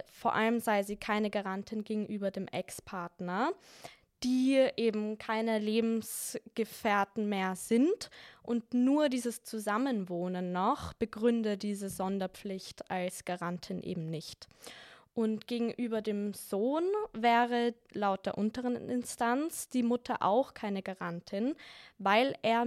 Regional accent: Austria; In Deutschland ist das ein bisschen anders als bei uns in Österreich geregelt.

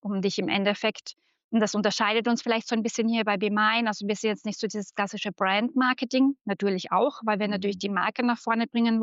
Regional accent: Austria; accent: Austrian; ich habe ja Medienmanagement studiert in Österreich. Man hört es ja vielleicht, mein Dialekt. … bei BeMine.

